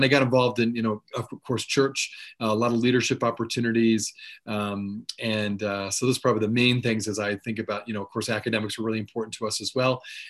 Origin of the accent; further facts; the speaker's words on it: Columbus, Indiana, United States; born there; So I was born in Columbus, Indiana. It's a town just south of Indianapolis.